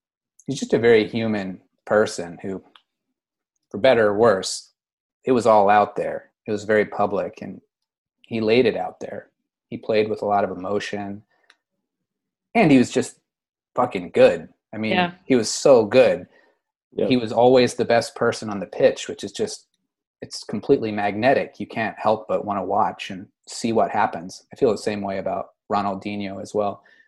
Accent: South Carolina, United States; when I grew up in South Carolina, I worked in the restaurant biz from a young age.

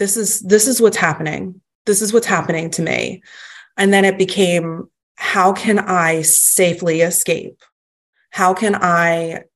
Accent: Philadelphia, Pennsylvania, United States; I'm from Philly. I am a strong, independent, smart, don't take crap from anybody type of person.

